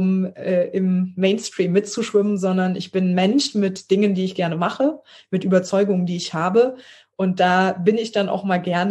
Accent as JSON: {"language": "German", "town": "Trier", "region": "Rhineland-Palatinate", "country": "Germany", "tie": "born or raised there", "also_born_or_lived": "Konz", "said": "Ja, ich bin aufgewachsen in Trier und Konz, ein kleines Städtchen vor Trier, mit meinem Bruder und meinen Eltern in einem auch sozialdemokratischen Elternhaus, würde ich sagen."}